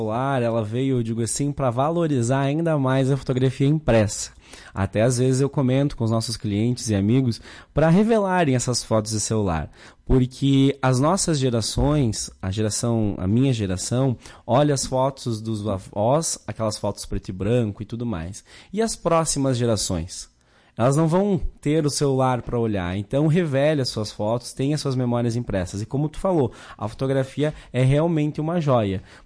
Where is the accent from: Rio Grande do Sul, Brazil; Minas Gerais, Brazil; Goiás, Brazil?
Rio Grande do Sul, Brazil; São José do Ouro; Sou de São José do Ouro e estamos abrindo um estúdio aqui em Lagoa Vermelha